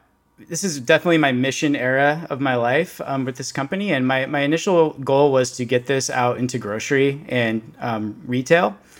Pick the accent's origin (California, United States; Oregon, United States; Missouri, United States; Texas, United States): Oregon, United States; also born or lived in New York City; took a little bit of time to get away from New York City and back to Oregon, my hometown. And growing up in a small conservative farming community, I saw that a lot of things have changed in the environment.